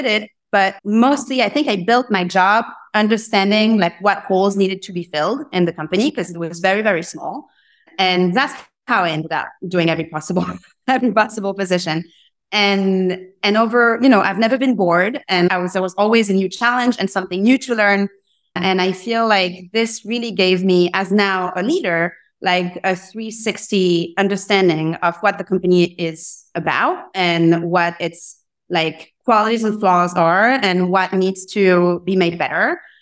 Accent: Paris, Île-de-France, France; moved away as an adult; now in New York, United States; I'm originally from Paris. I grew up next to Paris and moved to New York about 9 years ago, originally to do academic research

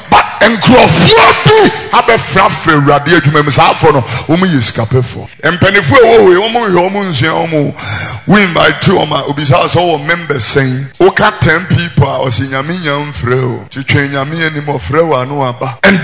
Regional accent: Accra, Greater Accra, Ghana; born there; Because I was born here in Tesano, it really speaks to me.

